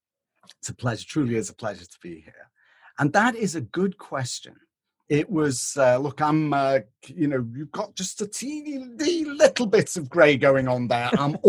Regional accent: Lubbock, Texas, United States; What makes you think I'm British? Right? I'm from Lubbock, Texas.

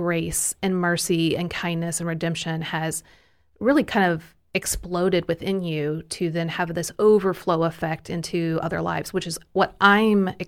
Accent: Kansas City, United States; now in Tennessee, United States; Well... I'm from Kansas City, and we only say you guys, so I'm not really sure where that just came from. So I guess Tennessee is influencing me a lot more than

